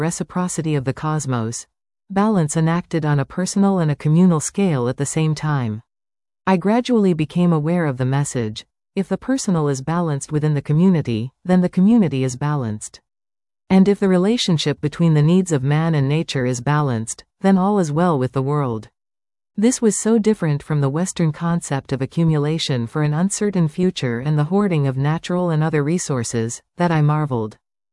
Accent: Lima, Peru; I grew up in Peru in the 1970s. Lima, its chaotic metropolis, was still alive with a deep imbalance, a colonial attunement to Europe and America that offered a blind eye and deaf ear towards the riches of the native culture.

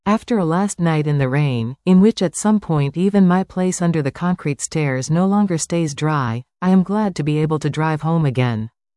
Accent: Vienna, Austria; English is a second language; When I tell him that I'm from Vienna and am spending the night on the street, he picks up the phone to organize a place to sleep.

